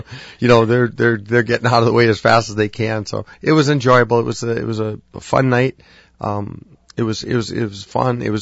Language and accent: English; Sault Ste. Marie, Michigan, United States; I came up in Sault Ste. Marie. I grew up in Sault Ste. Marie. It's different there